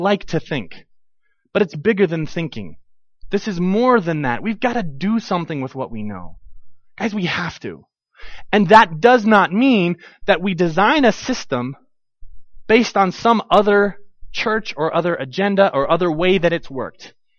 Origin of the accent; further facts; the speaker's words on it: Texas, United States; It's like I have to stop being a Texan and start being a Christian or something.